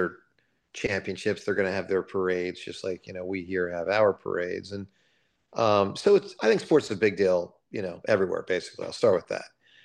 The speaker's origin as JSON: {"language": "English", "town": "Huntingdon Valley", "region": "Pennsylvania", "country": "United States", "said": "You know, I'm from Huntington Valley, as you know."}